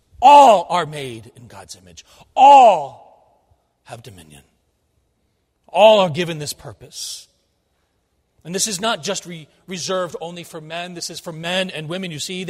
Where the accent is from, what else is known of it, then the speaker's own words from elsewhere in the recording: the North, United States; because I grew up here in the North, when we went down to school in South Carolina